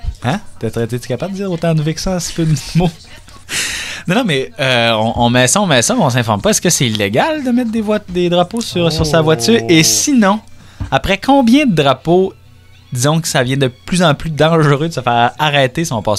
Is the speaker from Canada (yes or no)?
yes; Canada; Moi, je sais que je suis canadien.